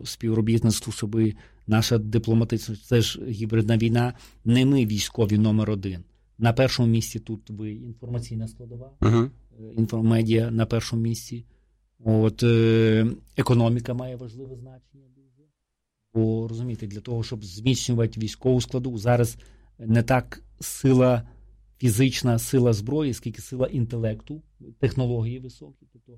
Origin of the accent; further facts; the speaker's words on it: Rivne Oblast, Ukraine; Я з Рівненської.